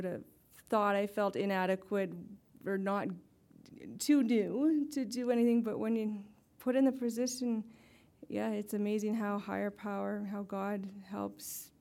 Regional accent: Airdrie, Alberta, Canada; I'm from Airdrie, which is just north of the city here.

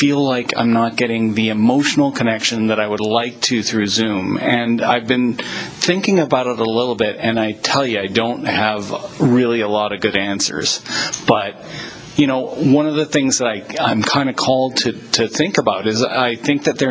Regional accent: Vancouver, British Columbia, Canada; I'm from Vancouver, B.C.

